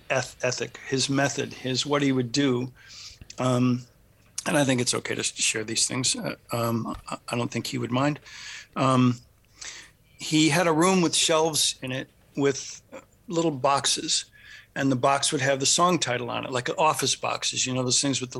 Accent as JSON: {"language": "English", "region": "Midwest", "country": "United States", "said": "I'm a Midwesterner and I need to fish and I need seasons."}